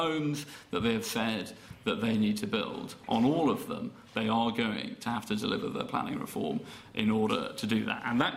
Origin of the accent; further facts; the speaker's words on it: Yorkshire and the Humber, United Kingdom; I grew up in West Yorkshire, born and raised there.